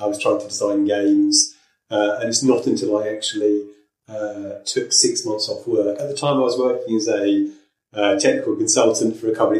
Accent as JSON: {"language": "English", "town": "Oxford", "region": "South East England", "country": "United Kingdom", "tie": "born or raised there", "also_born_or_lived": "Germany", "said": "I grew up in Oxford. I was born in Germany, and I've lived all over the world."}